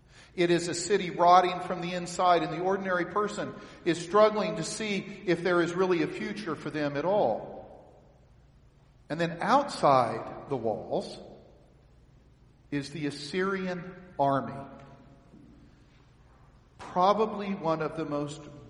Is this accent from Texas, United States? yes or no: yes; Texas, United States; Now see, I'm from Texas. And so the idea of securing borders has special meaning to me.